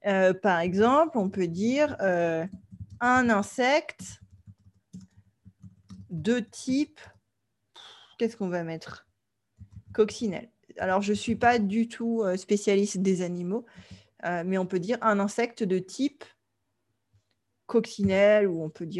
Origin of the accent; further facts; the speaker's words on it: France; moi, en tant que Française, je vais dire